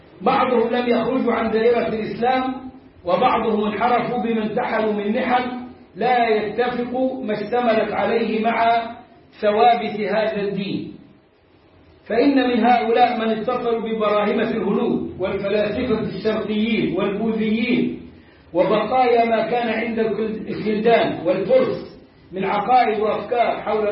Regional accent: Egypt; ولهم حي عندنا في مصر

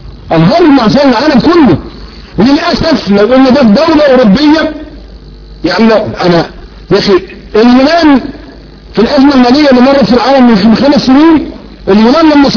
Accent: Egypt; قصور البيوت المصريين احنا كمصريين اكلنا بتقالى في الزبالة

